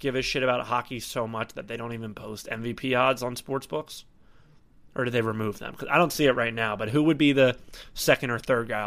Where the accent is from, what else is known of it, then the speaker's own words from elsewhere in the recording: United States; I know I'm from America.